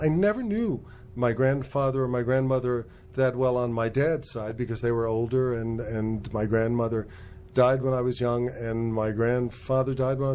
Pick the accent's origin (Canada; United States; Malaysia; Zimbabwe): United States; Manhattan, New York; They moved to Manhattan. My two brothers and I grew up in Manhattan.